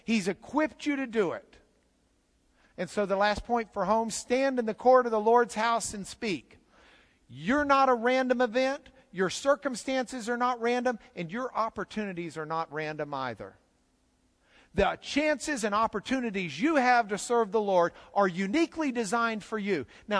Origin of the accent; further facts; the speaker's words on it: Lubbock, Texas, United States; also born or lived in Dallas; I was born in Methodist Hospital in Dallas, Texas. That's not a random event. I grew up in Lubbock, Texas, the hub of the plains.